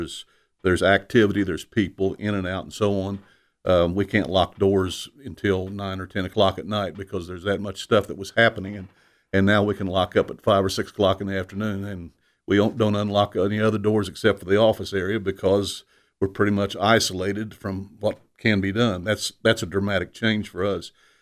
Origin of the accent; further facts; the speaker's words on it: Kentucky, United States; All I can say is I hail from Kentucky, as I said. I grew up in a good Christian home